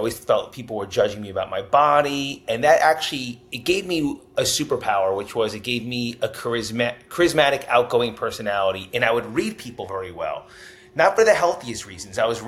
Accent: Tenafly, New Jersey, United States; So growing up in Tenafly, New Jersey, I was the fat kid.

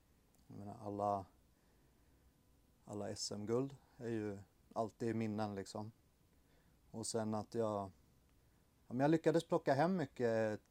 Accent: Karlskrona, Blekinge, Sweden; born or raised there; also born or lived in Stockholm

